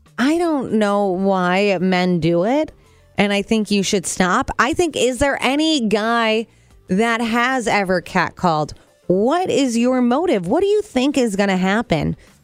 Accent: Illinois, United States; I am originally from Illinois.

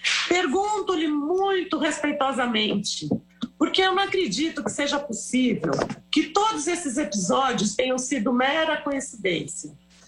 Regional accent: São Paulo, Brazil; não apenas porque sou do estado de São Paulo

